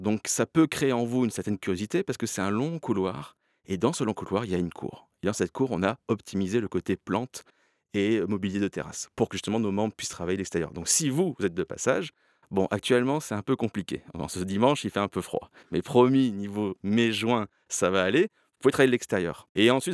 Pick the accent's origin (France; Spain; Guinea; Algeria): France; Toulon, Provence-Alpes-Côte d'Azur; also born or lived in Canada; J'ai coupé mon accent. Ok, venant de Toulon.